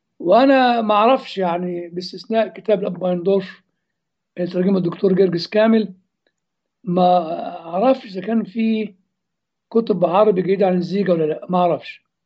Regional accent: Upper Egypt, Egypt

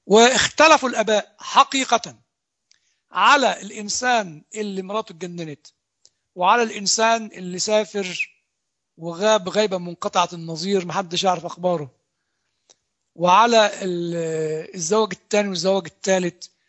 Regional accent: Old Cairo, Cairo Governorate, Egypt; انا اعرف انسان كان ساكن عندنا في مصر القديمة

